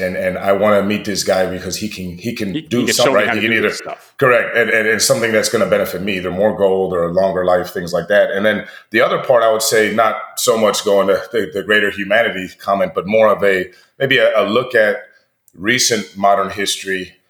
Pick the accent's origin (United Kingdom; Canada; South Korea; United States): United States; again, as an American, it was an interesting, like, okay, so this part of the world had all this stuff.